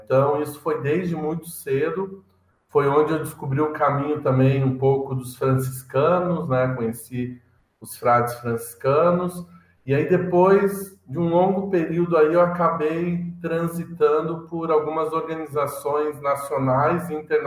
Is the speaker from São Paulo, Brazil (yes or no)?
no; Lages, Santa Catarina, Brazil; Sou catarinense, da Serra aí, catarinense, sou lagiano